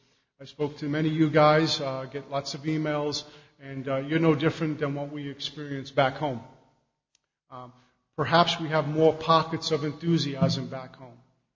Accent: Union, New Jersey, United States; I'm from Union, New Jersey.

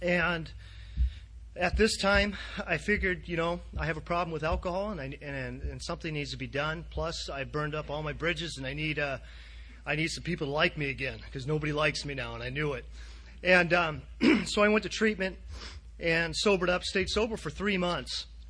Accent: California, United States; You know, I was a guy from California moving into a town of 1,500 people, had a styling mullet and whole bit, you know.

